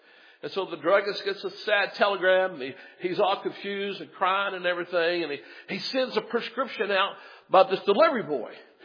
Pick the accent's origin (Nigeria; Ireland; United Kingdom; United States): United States; Memphis, Tennessee; when I grew up in Memphis, and some of y'all went to SFA and Nacogdoches, even in Tyler, there are some tall, tall trees.